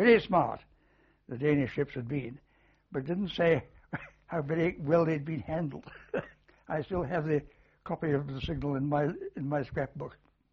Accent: United Kingdom; Yes, actually, I'm a Brit myself.

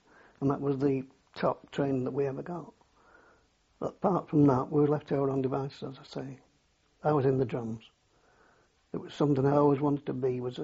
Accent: Stockport, North West England, United Kingdom; born there; I was born here in Stockport.

